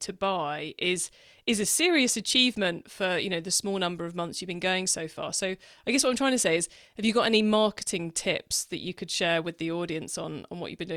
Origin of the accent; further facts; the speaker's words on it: South West England, United Kingdom; accent: Cornish; Yes, I must admit I am Cornish. I live not far from fishing areas.